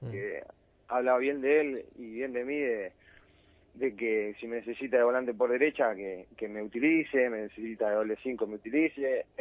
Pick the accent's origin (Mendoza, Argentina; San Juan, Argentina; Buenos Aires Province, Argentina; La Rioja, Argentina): Buenos Aires Province, Argentina; Merlo; y yo soy de Merlo